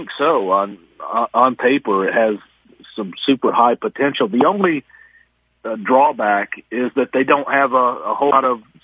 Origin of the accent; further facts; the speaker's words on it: Richmond, United States; because I grew up around here. I was born in Richmond. I've always been in the state